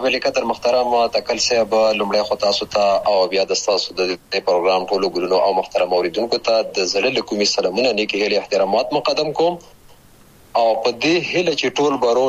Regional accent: Khyber Pakhtunkhwa, Pakistan; ما هغه 1340 کال و چې زه په همدې ولسوالۍ کې پیدا شوم، د بابو خیلو نومې ځای کې چې دا هم همدغه ته هم جواره ولسوالۍ ده، د ښکته پښتونخوا هغه ولسوالۍ چې د ډیورن کرخي سره جوخته

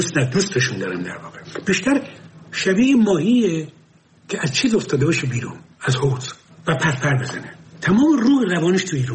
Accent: Abadan, Khuzestan, Iran; من بچه آبادانم. آبادان نزدیک تیارا و میارا اینا برو بیرون بود.

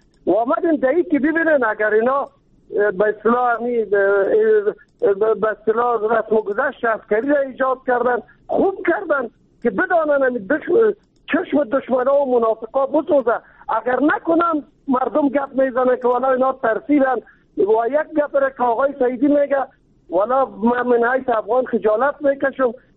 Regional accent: Kabul, Afghanistan; من یک چیز را میگم چون ما از کابل هستیم

